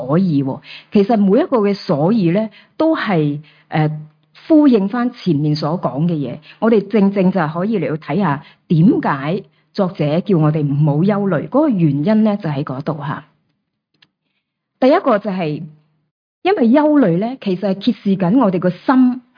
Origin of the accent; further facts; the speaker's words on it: China; 我哋中国人又特别含蓄